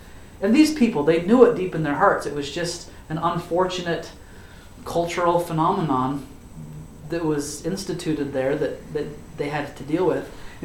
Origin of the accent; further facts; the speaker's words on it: Utah, United States; born or raised there